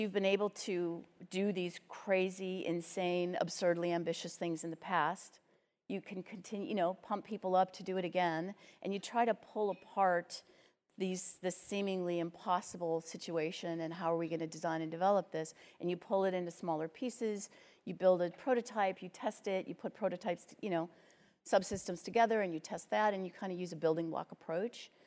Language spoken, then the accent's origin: English; Ireland; I'm Irish. That's very Irish, by the way, to admit you are a dummy.